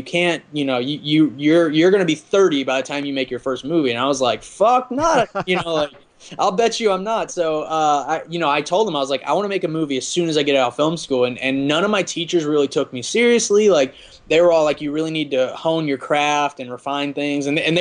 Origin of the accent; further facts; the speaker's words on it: Arkansas, United States; I grew up in Arkansas and kind of the Bible Belt, and everything was really taboo.